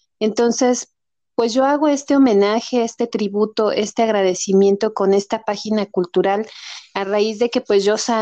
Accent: Mexico City, Mexico; born there; yo nací en la Ciudad de México, entre edificios

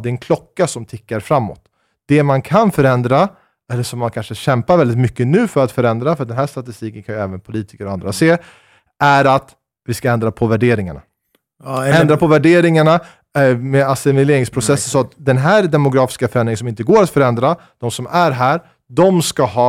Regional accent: Danderyd, Stockholm County, Sweden; born there; Jag är lika mycket född i Sverige som du.

